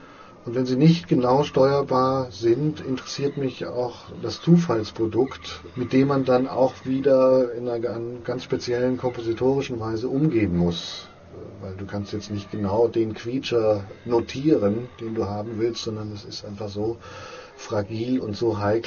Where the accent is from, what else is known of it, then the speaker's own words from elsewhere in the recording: Coburg, Bavaria, Germany; in meiner Heimatstadt Coburg da ein bisschen was aufzuziehen